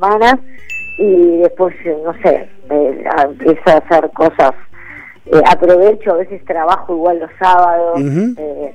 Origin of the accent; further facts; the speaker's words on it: Buenos Aires, Argentina; born there; No, nací en Mendoza, por favor, nací en Saavedra.